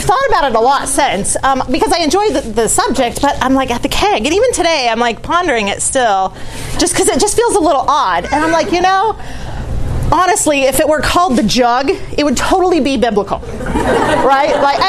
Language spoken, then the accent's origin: English; Pilsen, Kansas, United States; because I grew up in Pilsen, Kansas. So if you know where Pilsen is, it's very similar, right?